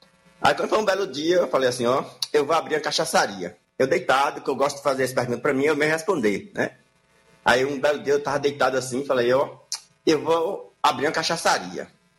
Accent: Vale do Capão, Bahia, Brazil; Nasci aqui no Capão.

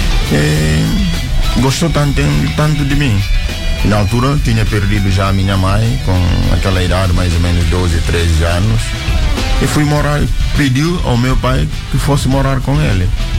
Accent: Guinea-Bissau; Sou da Guiné-Bissau, nasci de uma família não cristã, os pais não são cristãos

